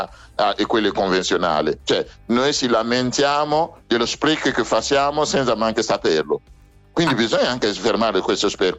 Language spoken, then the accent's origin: Italian; Burkina Faso; prendo il caso del mio paese, Burkina.